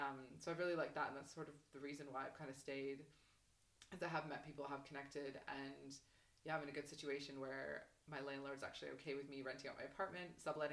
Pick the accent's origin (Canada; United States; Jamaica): Canada; also born or lived in Australia / New Zealand / United Kingdom; now in Scotland, United Kingdom; I'm from Canada originally. I've lived abroad quite a few times. Lived abroad in Australia, New Zealand, UK before.